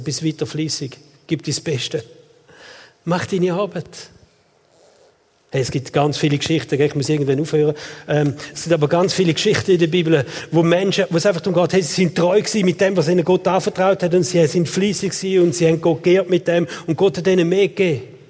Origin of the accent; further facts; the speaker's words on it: Switzerland; Vielleicht sind wir da erblich vorbelastet als Schweizer, oder?